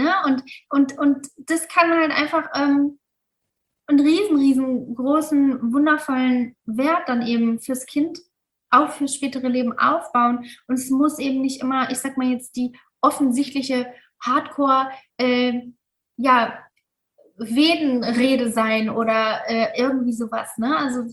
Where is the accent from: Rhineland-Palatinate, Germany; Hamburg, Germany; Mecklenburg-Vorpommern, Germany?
Rhineland-Palatinate, Germany; Mainz; wir sind aus Mainz eigentlich und Tram-Trabach ist eine Stunde entfernt.